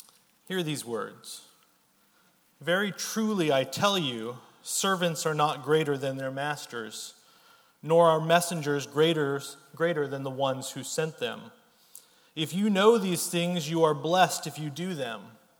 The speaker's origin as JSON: {"language": "English", "region": "California", "country": "United States", "tie": "born or raised there", "lives_now": "Brisbane, Australia", "said": "You probably notice I don't have an Australian accent. Central California is where I was born and raised. But I have been living in Australia for the last 5 years"}